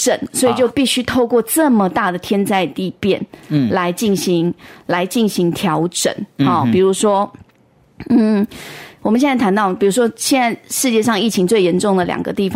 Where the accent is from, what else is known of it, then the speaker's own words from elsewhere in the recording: Taiwan; 所以我想我旁边这位大陆同胞应该也不知道我是台湾人，也不知道我听得懂中文